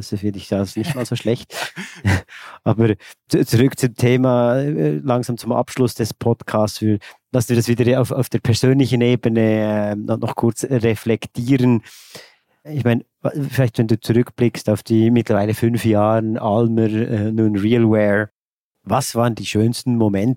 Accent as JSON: {"language": "German", "country": "Switzerland", "said": "bin ein Schweizer"}